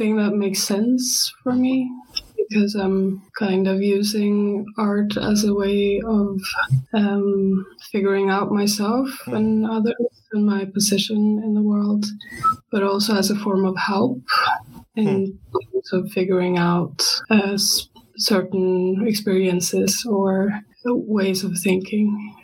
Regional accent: Norway; English is a second language; now in Sweden; I'm originally from Norway, but I am studying in Sweden right now.

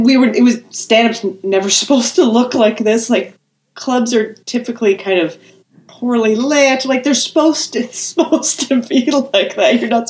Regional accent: Calgary, Alberta, Canada; I grew up in Calgary, Alberta, Canada. There's a comedy club there.

